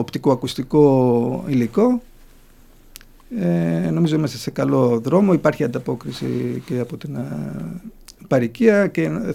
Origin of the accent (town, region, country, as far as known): Thessaloniki, Central Macedonia, Greece; born or raised there; also born or lived in Germany